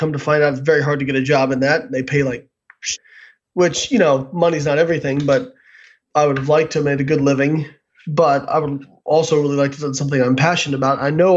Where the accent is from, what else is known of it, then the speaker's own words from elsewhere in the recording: Evansville, Indiana, United States; I grew up in Evansville, Indiana.